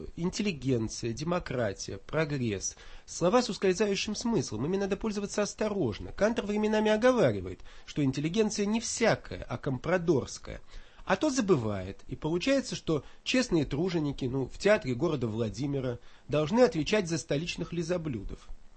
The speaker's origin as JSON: {"language": "Russian", "region": "Moscow", "country": "Russia", "tie": "born or raised there", "said": "я коренной москвич"}